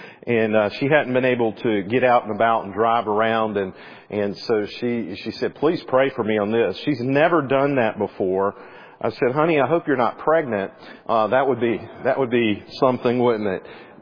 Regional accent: Clemson, South Carolina, United States; And that's, I grew up in Clemson, South Carolina, right there at it.

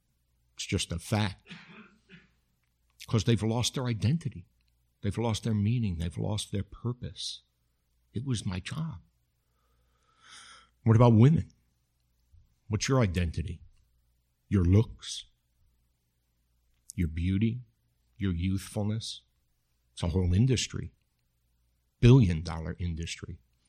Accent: New York City, New York, United States; I am from the Bronx. You know what they say, right? The Bronx, no thongs.

